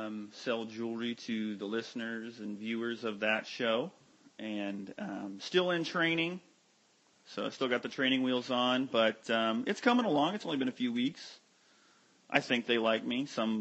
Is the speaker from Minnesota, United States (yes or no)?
no; Illinois, United States; I'm from Illinois, but I'm from the park closer to St. Louis, so I'm a Cardinals fan.